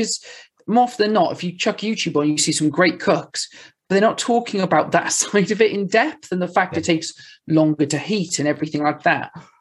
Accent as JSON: {"language": "English", "region": "Wales", "country": "United Kingdom", "said": "My Welsh brain can't process it no matter how hard I try."}